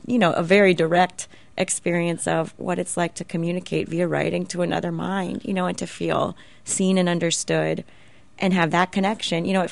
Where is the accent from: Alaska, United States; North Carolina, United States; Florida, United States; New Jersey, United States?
Florida, United States; Miami; I grew up in Miami, yeah.